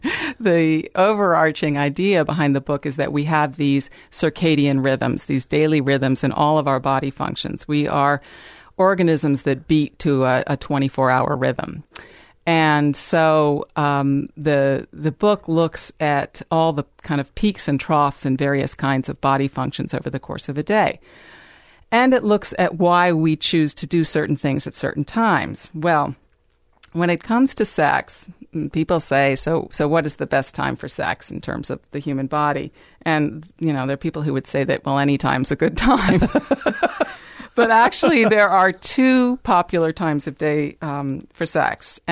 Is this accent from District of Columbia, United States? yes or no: yes; Washington, District of Columbia, United States; now in Charlottesville, United States; Yes, I grew up in D.C.